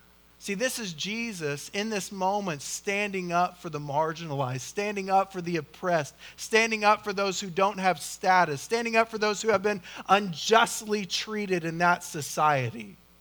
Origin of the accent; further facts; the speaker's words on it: Oklahoma, United States; I'm confident I'm butchering their names because I'm from Oklahoma, but you just got to deal with it, right?